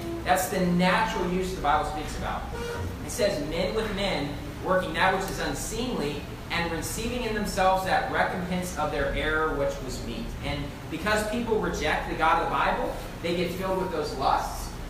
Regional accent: West Virginia, United States; now in California, United States; And look, I grew up in West Virginia. And in West Virginia, look, it's a really old country area.

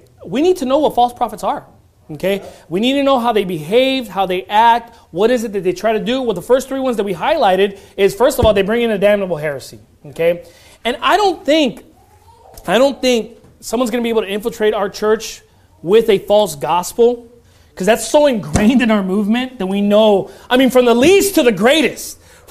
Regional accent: Long Beach, California, United States; I came from Long Beach. You know, I grew up in the hood.

